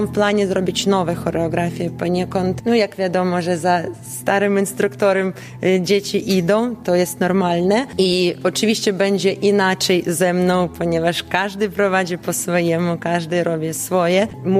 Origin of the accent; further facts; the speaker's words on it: Ukraine; Nie jestem z Białorusi, jestem Ukrainką.